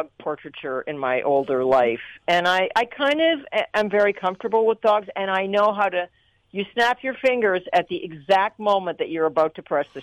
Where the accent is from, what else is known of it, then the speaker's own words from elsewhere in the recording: Winnipeg, Manitoba, Canada; a friend that lives in Winnipeg, which is my hometown.